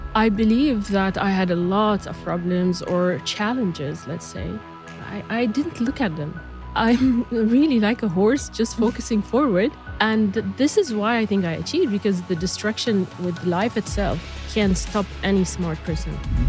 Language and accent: English; Bahrain; English is a second language; So almost all my life I am, wow. in Bahrain.